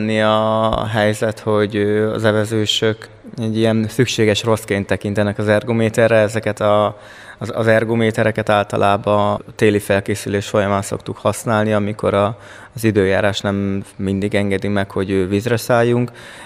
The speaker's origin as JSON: {"language": "Hungarian", "town": "Győr", "region": "Győr-Moson-Sopron", "country": "Hungary", "tie": "born or raised there", "said": "hát én eleve Győrbe születtem, Győrbe élek, Győrbe járok egyetemre"}